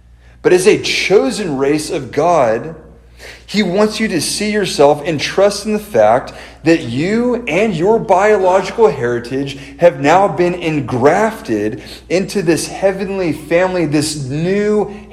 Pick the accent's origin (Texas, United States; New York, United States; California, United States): California, United States; I'm from California. On my dad's side, I'm a fifth generation Californian. Before my family ever moved here, we were in Oklahoma.